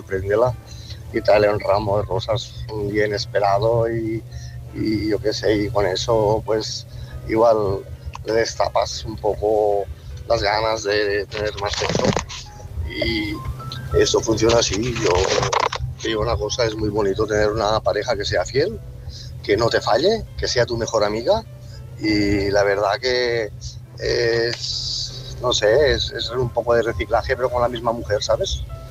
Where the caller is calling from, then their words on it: Tarragona, Catalonia, Spain; de Tarragona.